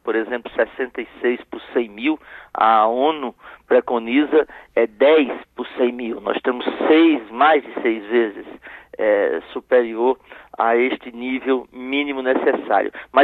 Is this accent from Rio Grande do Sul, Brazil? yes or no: no; João Pessoa, Paraíba, Brazil; É uma alegria muito grande poder falar a minha terra, a minha cidade, a minha capital